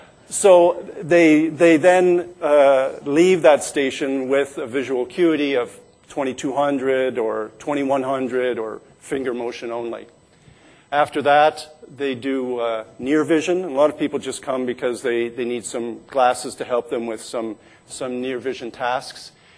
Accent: Canada; you can see that we're very Canadian

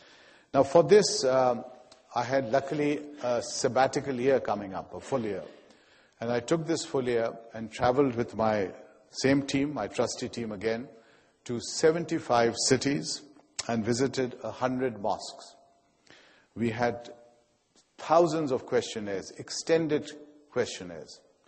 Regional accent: Pakistan; a generation ago, when I was growing up in Pakistan in the 60s

